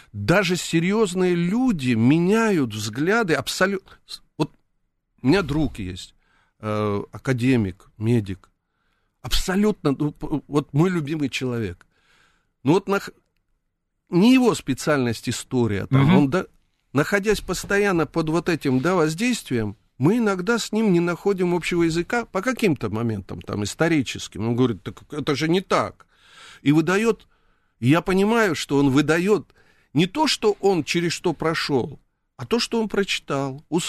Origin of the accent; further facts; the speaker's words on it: Georgia; Russian is a second language; Мы, грузины